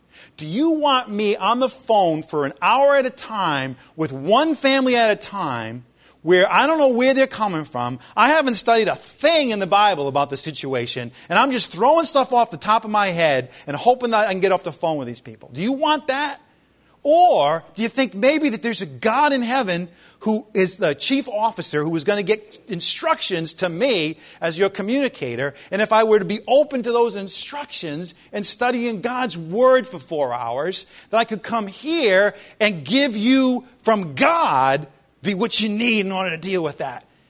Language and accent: English; Ireland; Darn, as an Irishman, I was bummed the first time I read that.